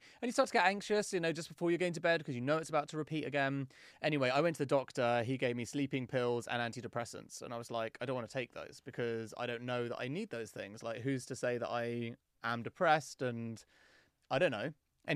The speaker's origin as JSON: {"language": "English", "region": "England", "country": "United Kingdom", "said": "Massive skeptic, because I'm English."}